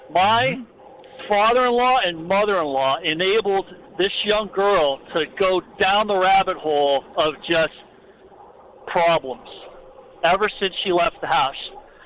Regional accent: Erie, Pennsylvania, United States; we're originally from Erie, Pennsylvania

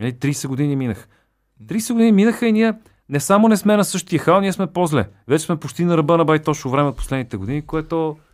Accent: Sofia, Sofia City, Bulgaria; born there; Със същия успех, нали, аз имам заслуга, че съм роден в София.

